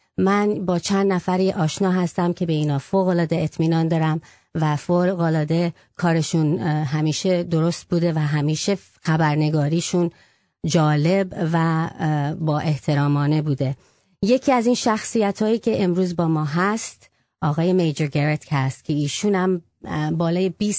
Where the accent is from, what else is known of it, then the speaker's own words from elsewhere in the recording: United States; I'm an American Iranian. My American side is freaking out.